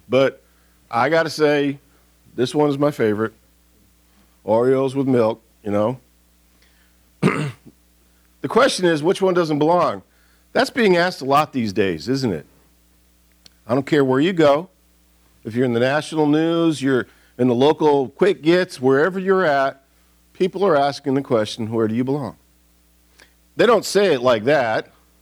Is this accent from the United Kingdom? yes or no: no; Detroit, Michigan, United States; I grew up in Detroit, and there's black people all over the place